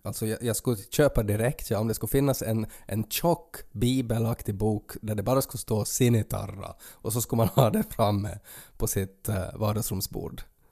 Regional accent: Ostrobothnia, Finland; gör man det i Sverige så då är det sådär, då blir man exotifierad som österbottning

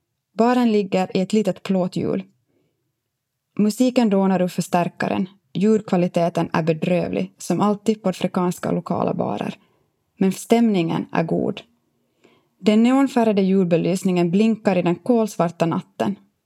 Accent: Henriksdal, Finland; I 29 år har jag firat jul hemma i Henriksdal i Finland med familjen.

